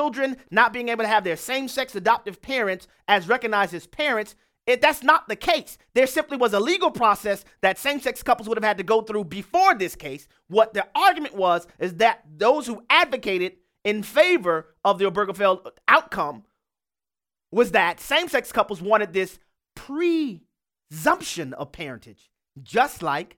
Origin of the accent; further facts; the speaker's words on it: New Orleans, Louisiana, United States; I talked about … at length because she is a fellow Louisianian. I'm originally from New Orleans, represent New Orleans, holla, who that?